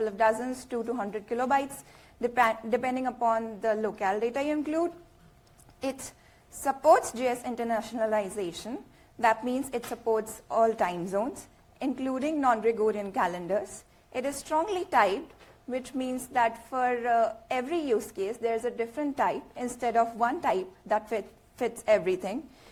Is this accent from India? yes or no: yes; India; English is a second language; I'm from India.